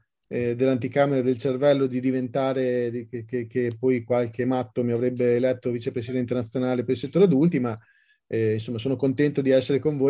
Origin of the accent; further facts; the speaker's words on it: Modena, Emilia-Romagna, Italy; io sono particolarmente legato a Pontremoli perché sono di Modena